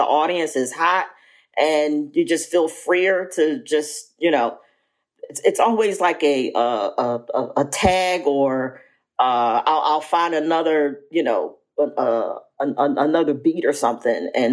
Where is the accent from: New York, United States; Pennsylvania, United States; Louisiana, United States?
Pennsylvania, United States; Philadelphia; But Will's from Philly. I'm from Philly.